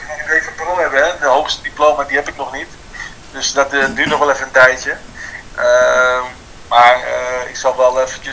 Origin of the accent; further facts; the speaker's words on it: Almere, Flevoland, Netherlands; Nou, omdat ik ben in Almere geboren. Dus dat is een belangrijk punt natuurlijk. Nou, mijn ouders woonden echt 5 minuten vandaan.